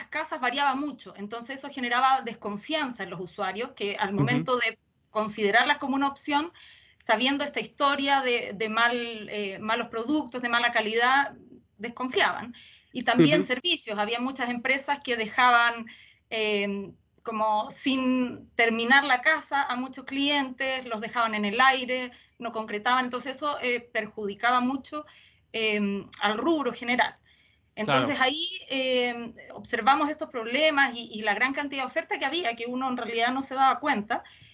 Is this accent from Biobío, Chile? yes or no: yes; Concepción, Biobío, Chile; yo soy arquitecta chilena, penquista, oriunda de Concepción, titulada de la Universidad Católica de Chile en Santiago